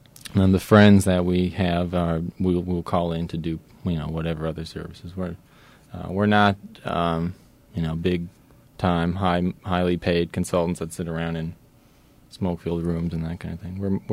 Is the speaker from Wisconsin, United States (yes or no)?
yes; Milwaukee, Wisconsin, United States; now in San Francisco, United States; I'm from Milwaukee, Wisconsin. And I came out here like most gay people, sort of wandering out to San Francisco